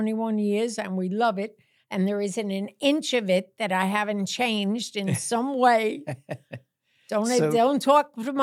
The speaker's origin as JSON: {"language": "English", "region": "New York", "country": "United States", "said": "So I'm originally from New York."}